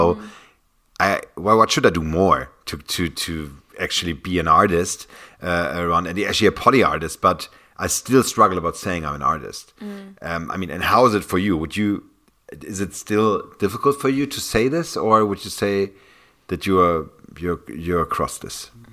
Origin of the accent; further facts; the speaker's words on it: Hamburg, Germany; English is a second language; now in Berlin, Germany; came to Berlin because of that. Because in Hamburg, where I used to live, beautiful city also, it's my hometown, but still, it was not possible.